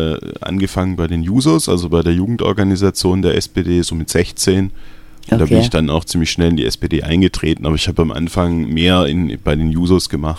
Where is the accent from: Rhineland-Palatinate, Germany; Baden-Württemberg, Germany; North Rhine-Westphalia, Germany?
Baden-Württemberg, Germany; Tübingen; Tübingen geboren bin ich nicht, aber ich bin, seit ich anderthalb Jahre alt bin, in Tübingen aufgewachsen. Also würde ich schon sagen, dass ich Tübinger bin.